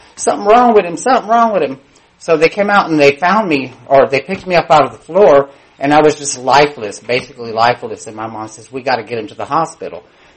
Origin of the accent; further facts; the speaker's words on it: Cibolo, Texas, United States; I'm from San Antonio, Texas. That's where I hail from. And I grew up in a little small mobile home community on the suburbs of San Antonio, Texas, very small town called Cibolo, population of about 400.